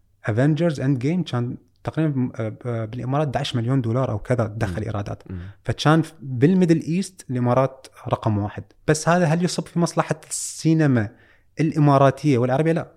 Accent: Iraq; وأكو عندنا بالعراق حسيت حس روائي القصص حلو عند أي واحد.

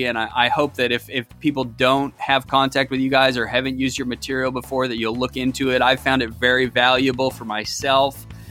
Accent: Western Canada, Canada; I'm a Caucasian guy. I grew up in Western Canada. Race is not something that's been dominant for me. And so me moving to the South

